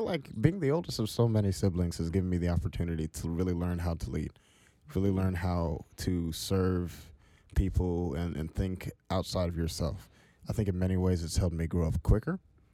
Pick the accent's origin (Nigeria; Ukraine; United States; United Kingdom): United States; Seattle, Washington; So I was born in Seattle. Really don't have too many bad memories of Seattle.